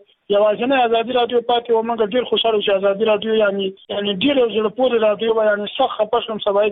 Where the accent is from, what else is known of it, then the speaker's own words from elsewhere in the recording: Laghman, Afghanistan; moved away as an adult; now in Shiraz, Iran; لغمانه يم د لسنګ لسوالې